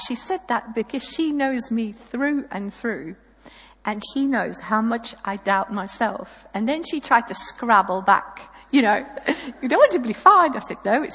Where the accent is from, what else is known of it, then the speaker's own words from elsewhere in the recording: Belgium; moved away as an adult; I am originally from Belgium, where I grew up, and in a Catholic family